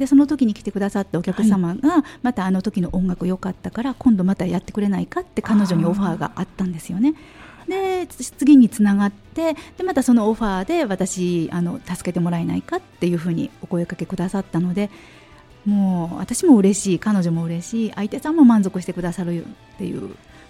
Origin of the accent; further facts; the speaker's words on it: Shiga, Japan; あと地元の滋賀県であります広告代理店